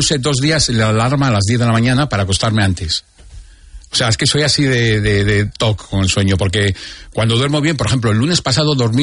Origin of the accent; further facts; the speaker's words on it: Oviedo, Asturias, Spain; moved away as an adult; now in Esplugues de Llobregat, Spain; yo viví crecí en Oviedo, mis padres eran de Cangas de Narcea, y con 40 y pico años me ofrecieron un puesto